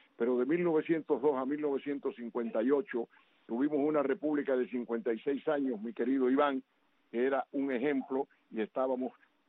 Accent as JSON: {"language": "Spanish", "country": "Cuba", "said": "porque todos somos cubanos, somos un solo pueblo dividido"}